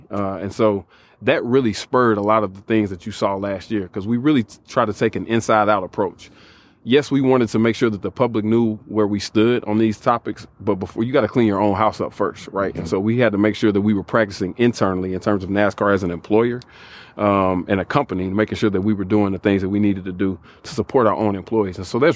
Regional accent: Nashville, Tennessee, United States; I'm from Nashville, Tennessee.

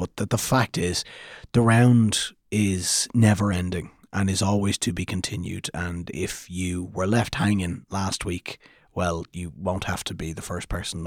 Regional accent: Clondalkin, Leinster, Ireland; I'm from Dublin, originally. I'm from Clondalkin.

